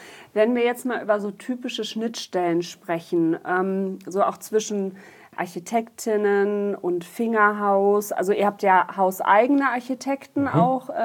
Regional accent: North Rhine-Westphalia, Germany; Ihr wisst ja, ich komme aus dem Sauerland, das heißt, wir haben sehr viele Hügel und wir haben sehr viele Grundstücke mit Hanglagen.

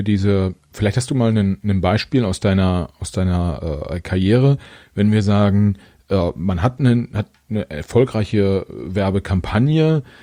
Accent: East Germany, Germany; also ich bin bis 1989 in der DDR aufgewachsen.

